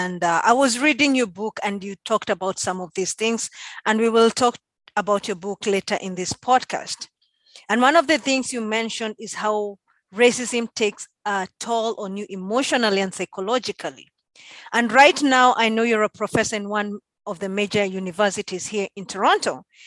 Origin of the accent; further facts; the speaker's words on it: Kenya; especially as a Kenyan, as an African